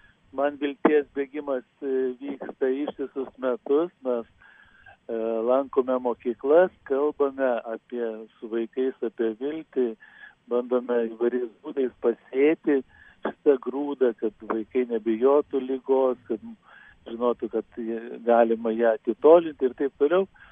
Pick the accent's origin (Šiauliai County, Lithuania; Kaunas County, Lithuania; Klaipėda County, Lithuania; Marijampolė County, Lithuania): Klaipėda County, Lithuania; Klaipėda; teko ieškoti vietos gimtajame mieste, Klaipėdoje.